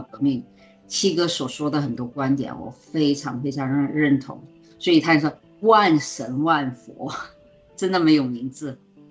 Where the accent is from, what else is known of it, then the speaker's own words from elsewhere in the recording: China; born there; moved away; also born or lived in Hong Kong; 对，我是在大陆出生的，完了移民